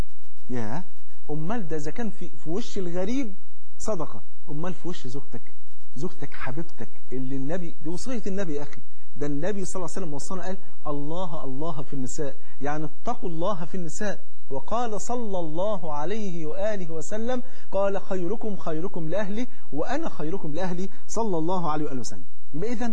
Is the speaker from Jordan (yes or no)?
no; Egypt; تعرف الفول عندنا في مصر فرض عين